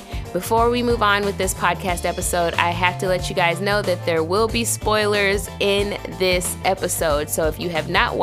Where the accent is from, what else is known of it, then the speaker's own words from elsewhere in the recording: Tennessee, United States; As you guys know, I'm also from Tennessee